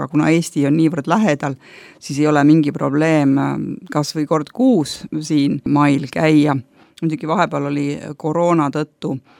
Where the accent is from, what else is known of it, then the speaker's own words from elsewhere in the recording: Tallinn, Harju County, Estonia; moved away as an adult; now in Finland; muidu olen pärit Tallinnast ja Soome siis sattusin 18 aastat tagasi, kuna töötasin vanglas, Murru vanglas